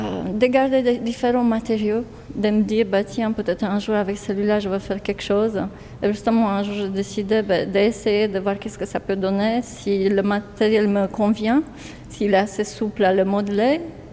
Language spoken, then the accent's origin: French; Romania; Justement, le fait que je viens de Roumanie, là, on n'avait pas la possibilité de trouver des matériaux.